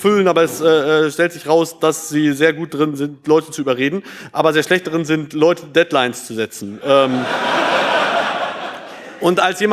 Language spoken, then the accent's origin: German; Finland; now in Germany; Ich komme aus Finnland